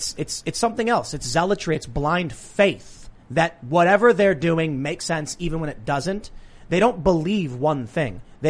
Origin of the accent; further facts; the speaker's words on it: Chicago, Illinois, United States; I see a post on my Facebook from someone I've known from, when I was growing up in Chicago